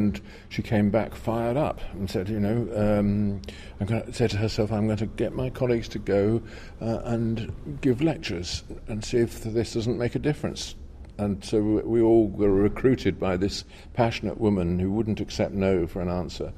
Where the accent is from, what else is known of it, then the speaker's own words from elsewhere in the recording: Poland; I came from Poland, and in 1979, Poland was kind of fermenting